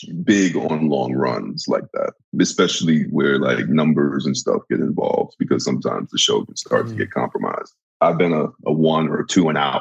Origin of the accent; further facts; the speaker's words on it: New York, United States; I'm from New York, and I'm like one of those New York actors